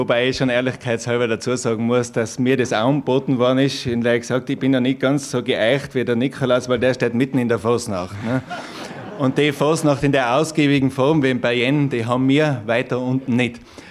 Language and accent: German; Hatting, Tyrol, Austria; Ich bin nämlich auch Oberlandler, aber ich darf sagen, mal ein gemäßigter Oberlandler. Ich stamme aus Hatting. Das ist, wer es nicht genau wissen sollte, zwischen Zierl und Delfs.